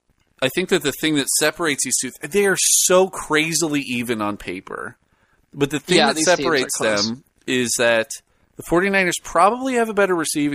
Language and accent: English; California, United States; I was born and raised in the Bay Area, so naturally I'm a fan of the 49ers.